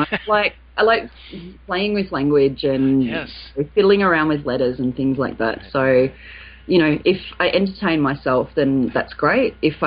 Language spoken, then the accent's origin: English; Australia; now in United States; being Australian and spending a lot of time talking to Americans in particular about sex, I just see some huge differences in the way that our cultures express themselves, and there's a lot of freedoms that we have in Australia that you guys just don't have here